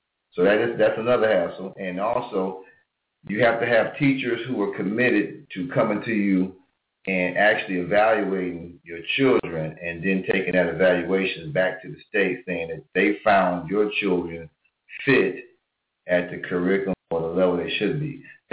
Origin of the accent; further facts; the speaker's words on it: Buffalo, New York, United States; I am originally from New York State, Brother Kawa, from the great city of Buffalo, down the below.